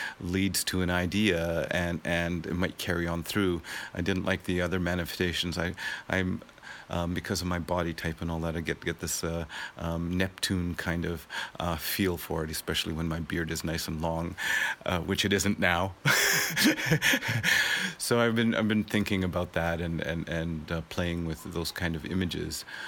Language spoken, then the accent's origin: English; Canada; also born or lived in Netherlands; now in Toronto, Canada; I'm from Toronto. I've been living there for 30 years. I'm from other parts of Canada, originally born in Holland.